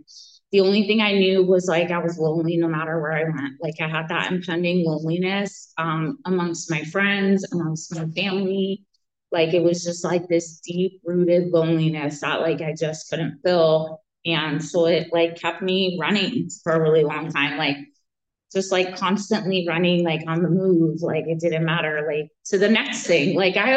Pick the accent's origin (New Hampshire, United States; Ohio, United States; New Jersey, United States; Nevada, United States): New Jersey, United States; also born or lived in New York; So just a little bit about myself. I was raised in New Jersey and New York.